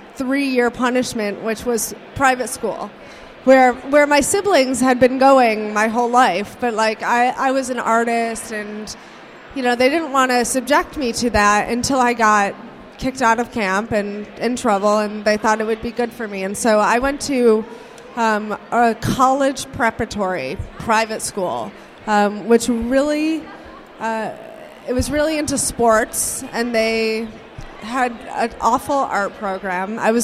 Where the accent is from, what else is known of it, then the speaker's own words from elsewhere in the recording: Bloomfield Hills, Michigan, United States; I went in Bloomfield Hills, Michigan